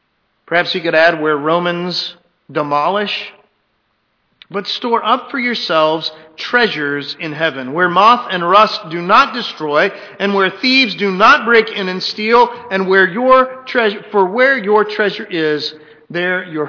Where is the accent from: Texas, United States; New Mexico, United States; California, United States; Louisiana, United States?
Texas, United States; I mean, especially as a Texan, there's a piece of the rock of the Alamo there.